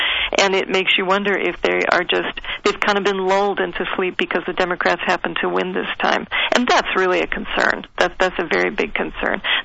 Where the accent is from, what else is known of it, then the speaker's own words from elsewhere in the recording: California, United States; I'm originally from California